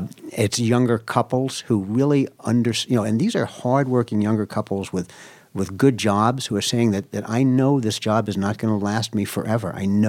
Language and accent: English; Brooklyn, New York, United States; Well, I grew up in Williamsburg, Brooklyn, which for many years was basically the slums.